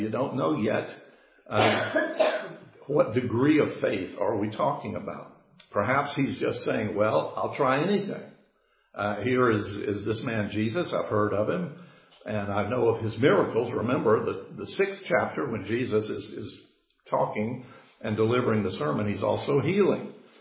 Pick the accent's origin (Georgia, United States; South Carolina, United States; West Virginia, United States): Georgia, United States; Macon; Some of you know I grew up in Macon, Georgia, but a little dirt street.